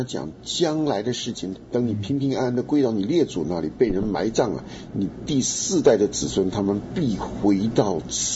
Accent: Taiwan; 我从台湾来就对这个话非常敏感了

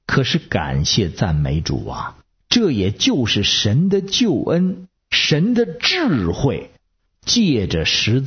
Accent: Beijing, China; 我是北京的…

